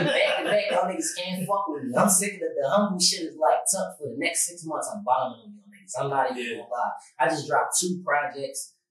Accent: Philadelphia, Pennsylvania, United States; He from North Philly. Strawberry Mansion. I'm from West Philly. We not from the same area.

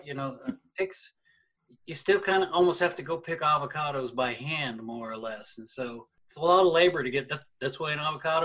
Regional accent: United States; So, you know, as an American, that's disturbing to me.

